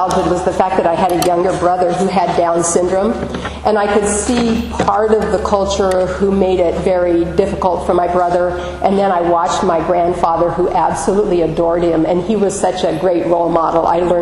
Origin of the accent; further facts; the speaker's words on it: Nebraska, United States; I grew up in Nebraska and my grandfather was a farmer there.